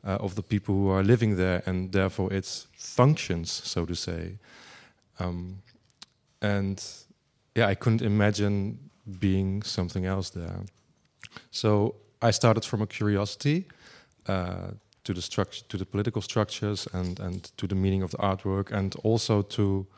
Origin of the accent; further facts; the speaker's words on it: Arnhem, Gelderland, Netherlands; English is a second language; I'm from this town, I'm from Arnhem, I was born, raised, studied, I live there, I will maybe be buried there as well